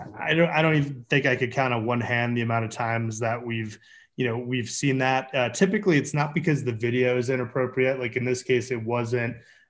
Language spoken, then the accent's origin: English; Chicago, Illinois, United States; I built the largest marketplace business that's ever come out of Chicago, my hometown, his hometown.